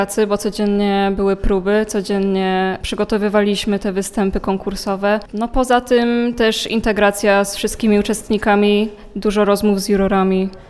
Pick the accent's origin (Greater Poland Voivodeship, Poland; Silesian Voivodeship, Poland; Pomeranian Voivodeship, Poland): Pomeranian Voivodeship, Poland; Kwidzyn; jestem z Kwidzyna.